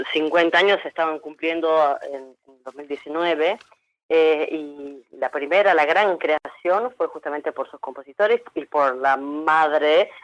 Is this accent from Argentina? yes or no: yes; Argentina; Todos los que somos argentinos